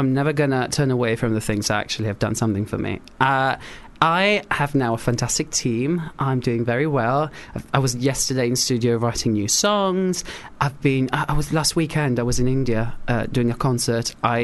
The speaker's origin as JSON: {"language": "English", "town": "Naples", "region": "Campania", "country": "Italy", "tie": "born or raised there", "said": "when I was growing up, I was actually Italian, and I grew up in Naples."}